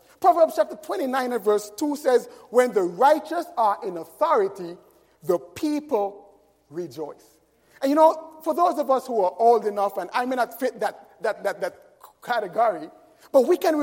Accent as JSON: {"language": "English", "region": "Nevis", "country": "St. Kitts & Nevis", "tie": "born or raised there", "said": "I can recall as a child growing up in Nevis when we had vacation Bible school teams who would come to our islands"}